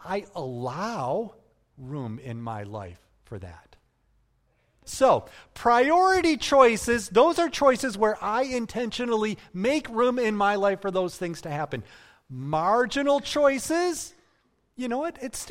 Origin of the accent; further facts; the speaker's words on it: Michigan, United States; I was born and raised here in West Michigan, like many of you. I was born into a Christian family that always went to church, like many of you.